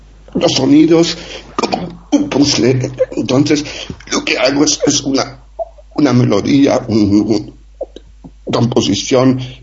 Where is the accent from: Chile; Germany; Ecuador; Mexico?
Germany; moved away as an adult; now in Spain; Yo crecí en Alemania, hasta los 18 estuve en Alemania, ¿no?